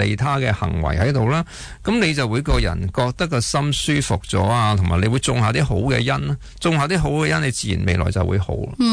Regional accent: Hong Kong; 咁当我香港人好啲嘅时候

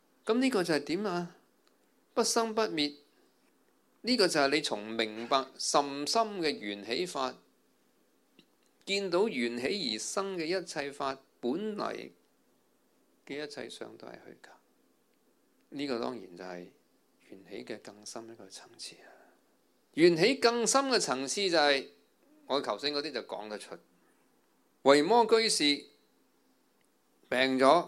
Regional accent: Hong Kong; 我们香港人特别多烦恼，特别多压力

